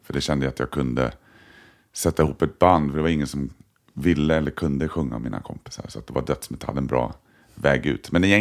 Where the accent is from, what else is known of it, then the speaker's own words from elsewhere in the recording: Sörskogen, Stockholm County, Sweden; Och sen nya Sörskogen där jag växte upp som byggdes 73. Och jag är född 74 så att vi flyttade in när det var nybyggt.